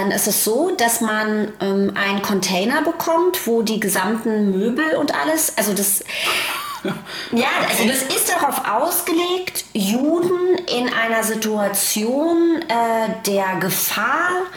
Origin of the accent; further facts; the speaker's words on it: Berlin, Germany; weil Berlin ja meine Heimat ist. Ich bin hier geboren